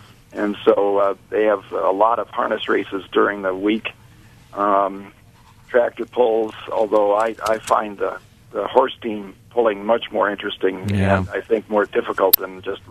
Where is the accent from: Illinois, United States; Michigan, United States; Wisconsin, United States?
Wisconsin, United States; Fontana; I grew up in Fontana and used to submit artwork to the Walworth County Fair, which is one of the oldest and certainly one of the largest of the fairs.